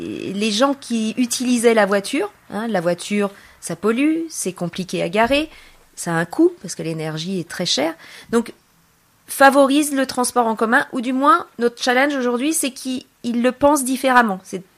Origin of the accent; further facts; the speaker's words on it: Paris, Île-de-France, France; born there; je dirais que je suis née parisienne, mais je suis occitane de cœur.